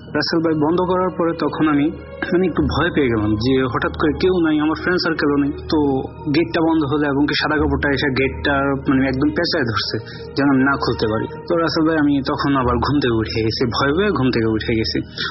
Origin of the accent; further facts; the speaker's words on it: Comilla, Chittagong Division, Bangladesh; now in Oman; আমি ওমান থেকে বলছি এবং আমার হোমটাউন কুমিল্লাতে, যে কোনো একটা জায়গায়। তো রাসেল ভাই, কুমিল্লাতে যখন আমি কুমিল্লাতে ছোট থেকে বড় হয়েছি এবং কি কুমিল্লাতেই থাকি অনেক বছর।